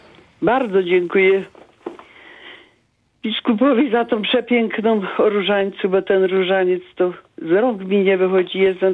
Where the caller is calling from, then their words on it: Lesser Poland, Poland; Jestem z Małopolski.